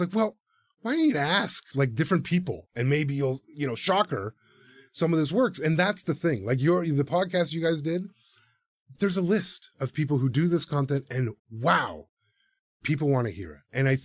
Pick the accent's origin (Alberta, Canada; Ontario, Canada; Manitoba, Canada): Ontario, Canada; Toronto; born there; The Serpent River First Nation, which is where my family comes from. I was born in Toronto.